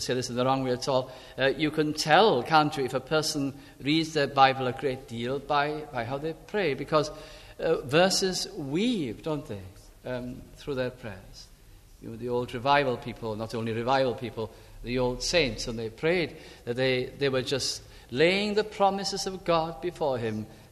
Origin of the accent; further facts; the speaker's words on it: North West England, United Kingdom; But I can remember in the Welsh chapel where I was brought up in South Lancashire, followed the usual Welsh chapel kind of tradition.